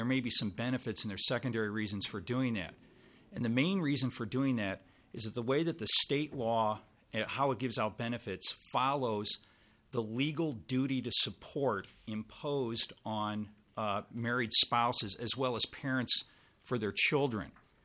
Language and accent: English; Mound, Minnesota, United States; moved away as an adult; And I grew up in Mound, and I know I live out of state now, but I just wanted to make everyone know of my Minnesota connections here.